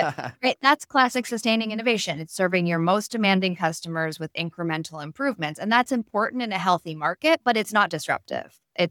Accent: California, United States; if I grew up out in the Bay Area near Silicon Valley

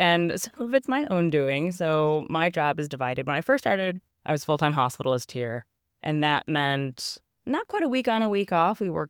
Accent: Illinois, United States; also born or lived in Massachusetts / New York / Oregon; I grew up in the Chicago suburbs, and then I was at Harvard for my undergraduate, and then I went to Columbia for medical school

